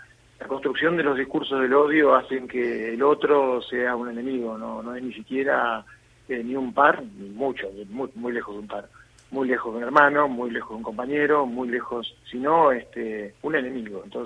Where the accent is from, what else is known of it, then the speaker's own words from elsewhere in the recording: Argentina; como argentino fronterizo y como ciudadano de América Latina